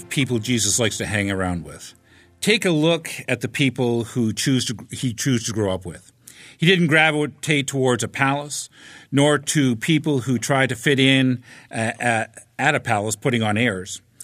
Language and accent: English; Ontario, Canada; I grew up in the Ottawa Valley, in the country, between the village of Glasgow and the village of Braeside, a humble place.